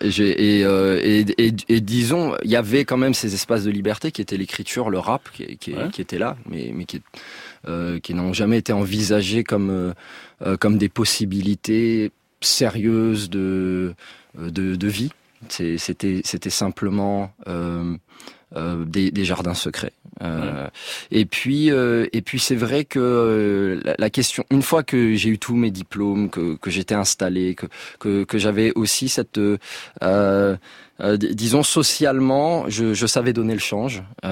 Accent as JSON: {"language": "French", "country": "Burundi", "tie": "born or raised there", "said": "J'ai grandi au Burundi, où les enfants on apprend vraiment le respect de l'adulte."}